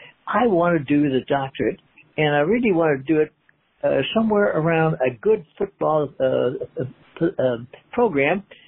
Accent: Kansas, United States; I got a chance to work at a small college in Kansas, my home state.

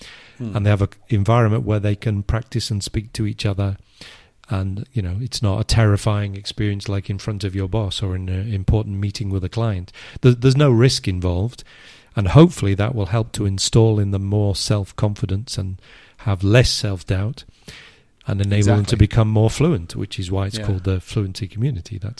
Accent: Liverpool, North West England, United Kingdom; accent: Liverpool; because I've lost my Liverpool accent, so you couldn't locate exactly which city, but you'd say you're from the north.

